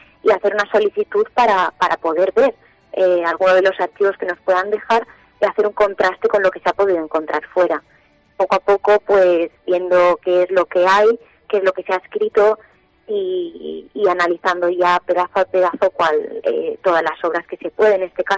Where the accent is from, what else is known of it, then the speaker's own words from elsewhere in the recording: Madrid, Community of Madrid, Spain; Yo soy de Madrid. Madrid.